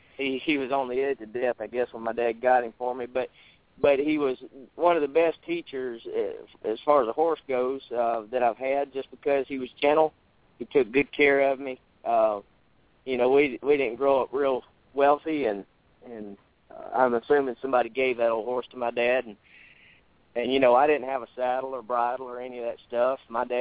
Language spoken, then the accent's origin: English; Louisiana, United States; Originally, I'm from Louisiana